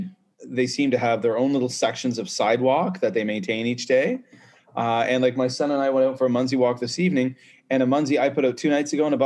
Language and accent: English; Canada; I'm a Canadian, and the numbers of COVID are going through the roof in Canada